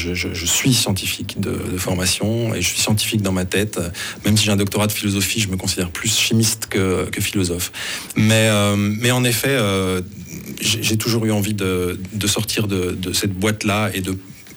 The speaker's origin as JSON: {"language": "French", "country": "France", "said": "Donc en tant que Français, je considère que l'école suisse est de loin préférable à l'école française."}